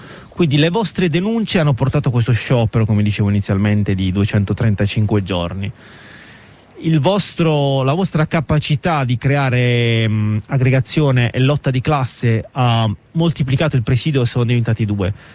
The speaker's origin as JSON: {"language": "Italian", "town": "Turin", "region": "Piedmont", "country": "Italy", "said": "noi siamo di Torino"}